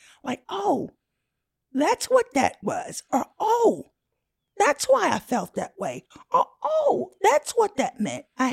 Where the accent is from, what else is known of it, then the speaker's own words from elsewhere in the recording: Southern US, United States; I grew up in the South, and down South, you feared white people.